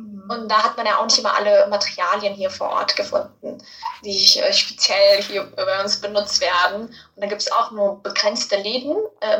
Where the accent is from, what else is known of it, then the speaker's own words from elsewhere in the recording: Punjab, India; first language Punjabi; German is a second language; Und Punjabi, meine Muttersprache, wird nur in dem Bundesland gesprochen.